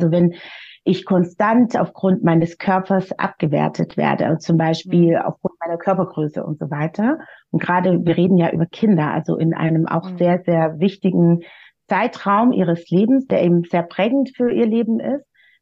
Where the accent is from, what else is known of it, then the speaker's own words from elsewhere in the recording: Baden-Württemberg, Germany; born there; now in Berlin, Germany; gebürtige Schwäbin, die wie so viele in Berlin hängen geblieben ist.